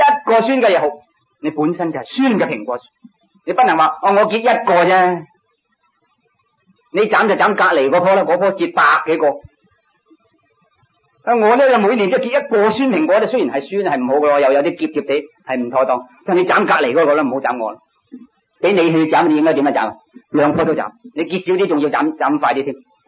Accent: Zhongshan, Guangdong, China; 我哋中山人最兴讲闹人冚家产，呢个好恶毒嘅说话。

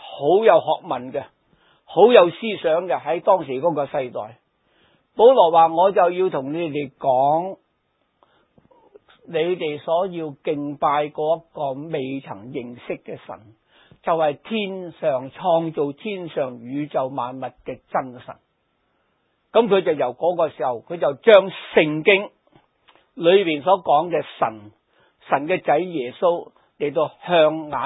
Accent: China; 我细个都系吓，拜观音啊，拜祖先啊，拜嗰啲好多嘢都拜噶啦

